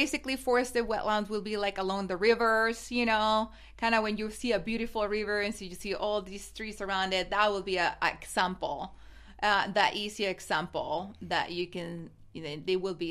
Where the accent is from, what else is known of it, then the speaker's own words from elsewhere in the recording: Mexico; accent: Mexican; English is a second language; moved away as an adult; now in United States; my accent is from Mexico, and super proud. And I just ended up here in the United States